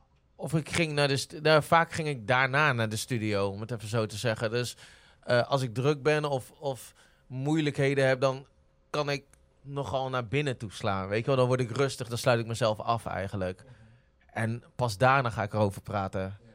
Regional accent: Zwolle, Overijssel, Netherlands; Nou ja, het hielp ook dat ik uit Zwolle kwam.

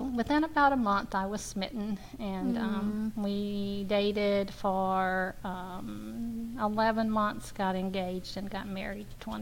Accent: Florida, United States; he had only my first name, and he knew that I was from Florida.

